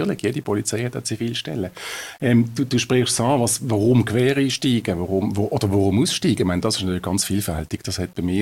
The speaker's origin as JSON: {"language": "German", "town": "Riehen", "region": "Basel-Stadt", "country": "Switzerland", "tie": "born or raised there", "said": "Ich bin in Riechen aufgewachsen."}